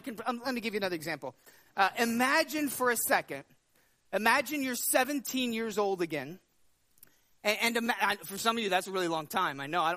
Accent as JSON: {"language": "English", "region": "Texas", "country": "United States", "tie": "born or raised there", "said": "Now, growing up in Texas, I knew this."}